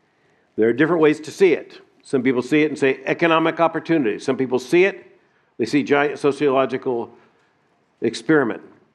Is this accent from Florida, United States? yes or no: yes; Lakeland, Florida, United States; I grew up here in Central Florida. I was born in Lakeland, and I just assumed this was normal.